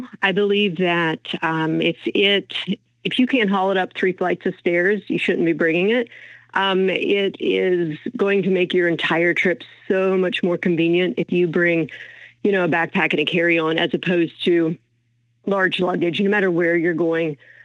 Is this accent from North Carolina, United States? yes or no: yes; North Carolina, United States; mentality to keep Western North Carolina in everyone's forefront, because we are still, you know, it's my home state here